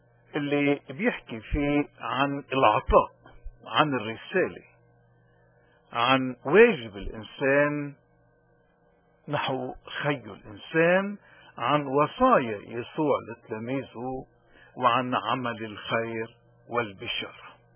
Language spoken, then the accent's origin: Arabic; Lebanon; شو بنقدر نحن كلبنانيين بالوضع اللي نحن فيه ناخد عبر من هالآيات المقدسة؟